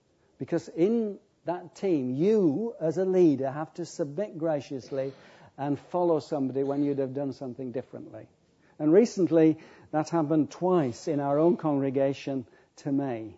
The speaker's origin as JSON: {"language": "English", "region": "Yorkshire and the Humber", "country": "United Kingdom", "said": "You know, as a Yorkshireman, I'd have said, right, Lord, let me stand out."}